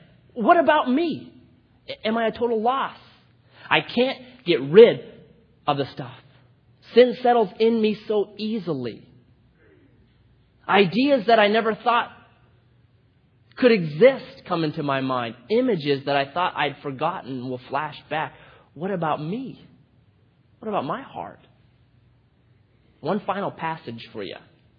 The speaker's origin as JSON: {"language": "English", "town": "Grants Pass", "region": "Oregon", "country": "United States", "tie": "born or raised there", "said": "I was born in Grants Pass. Not born in Grants Pass, raised in Grants Pass."}